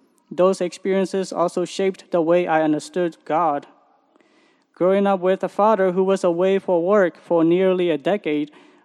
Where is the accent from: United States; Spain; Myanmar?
Myanmar; Growing up in Myanmar, my understanding of kings was limited. In school, we learned about the many things of Burma, many kings of Burma in history class.